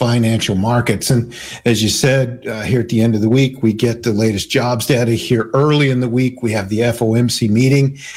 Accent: Kansas, United States; growing up in Kansas where, you know, these things became almost commonplace at this time of year.

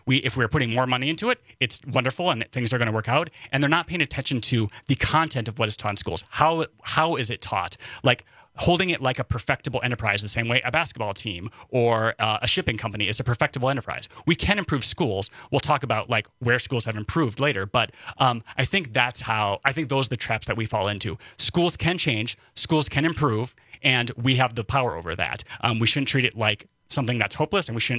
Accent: Wisconsin, United States; I'm from Northern Wisconsin. Like, come on.

